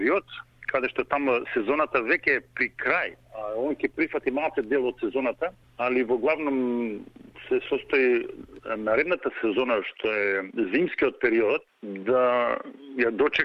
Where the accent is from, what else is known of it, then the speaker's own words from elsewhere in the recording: Skopje, North Macedonia; бидејќи јас сум од Скопје